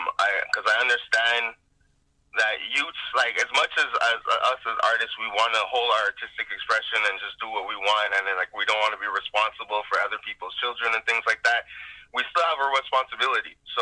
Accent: Montreal, Quebec, Canada; I'm from the West Island, if anybody doesn't know that.

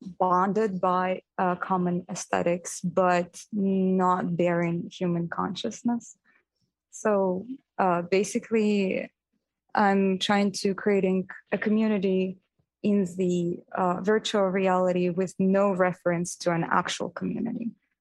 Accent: Uzbekistan; I grew up in Uzbekistan. I spent 18 years there.

